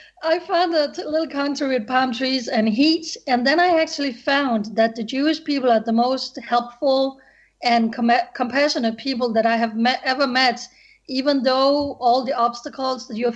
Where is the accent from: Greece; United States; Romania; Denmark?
Denmark; moved away as an adult; now in Israel; I'm just a boring, small-town Danish girl, born and raised in Denmark, grew up in a Christian family.